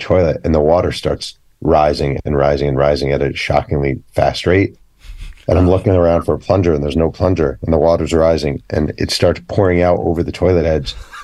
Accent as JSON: {"language": "English", "region": "New York", "country": "United States", "tie": "born or raised there", "said": "I grew up in New York. I was a New Jersey Nets fan as a kid in the 80s"}